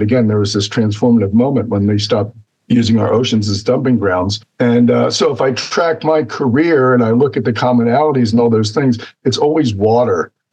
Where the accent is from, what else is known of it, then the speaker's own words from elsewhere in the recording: New Jersey, United States; I grew up in New Jersey. So when I hear 3 to 4 feet of sea level rise in New Jersey, that gets my attention. I grew up on a barrier island, Upsecan Island in southern New Jersey.